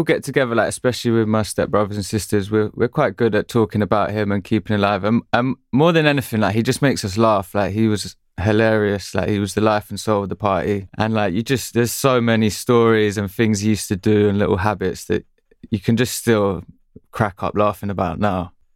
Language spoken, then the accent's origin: English; London, United Kingdom; as a young male growing up in London